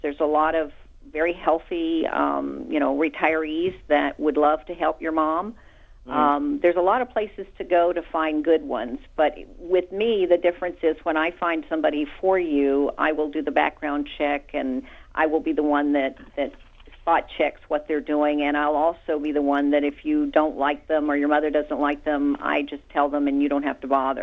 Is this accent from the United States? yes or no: yes; Miami, Florida, United States; I'm originally from Miami, so I still stay in touch with tons of people there.